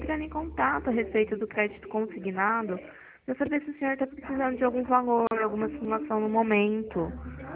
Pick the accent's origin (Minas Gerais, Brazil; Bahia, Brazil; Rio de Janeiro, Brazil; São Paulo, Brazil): São Paulo, Brazil; Pirassununga; Eu sou aqui de Pirassununga mesmo, tá joia?